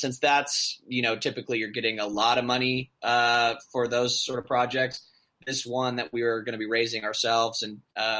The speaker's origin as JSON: {"language": "English", "region": "Arizona", "country": "United States", "said": "I mean, I'm from Arizona."}